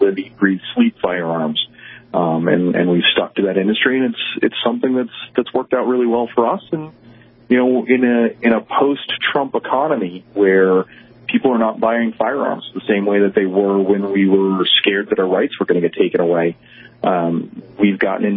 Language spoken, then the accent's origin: English; New York, United States; I grew up in New York, and shooting was just not a part of my life.